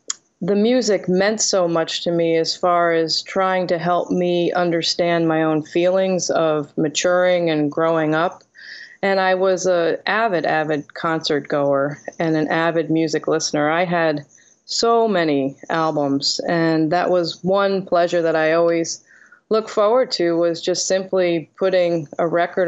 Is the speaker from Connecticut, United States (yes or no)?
yes; Connecticut, United States; moved away; I grew up in Connecticut, so okay. Mostly Connecticut. Then I moved to Boston afterwards for school.